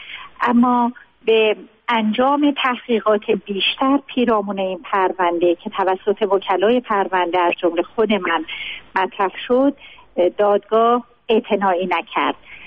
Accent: Iran; چون هر دوی ما ایرانی هستیم

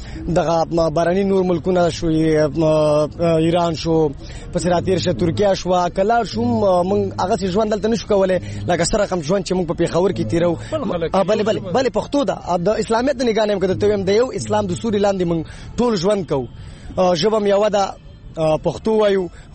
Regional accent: Afghanistan; زه افغان یم، زما روح افغانستان دی

